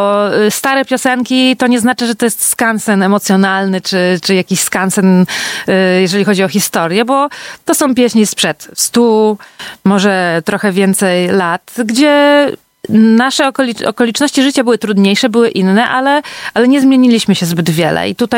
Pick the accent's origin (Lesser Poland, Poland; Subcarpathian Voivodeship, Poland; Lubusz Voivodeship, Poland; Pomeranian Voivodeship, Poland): Pomeranian Voivodeship, Poland; Kartuzy; jestem z Kaszub, urodziłam się w Kartuzach, wychowałam tutaj, mam korzenie kaszubskie